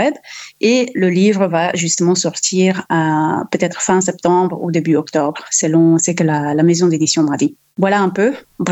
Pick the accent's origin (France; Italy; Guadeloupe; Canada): Italy; accent: Italian; French is a second language; je suis italienne et justement, je pense que mon accent m'est trahi, je vais faire de mon mieux, mais normalement les gens aiment l'accent italien, donc ça devrait aller. Et j'ai fait mes études en Italie, à Bologne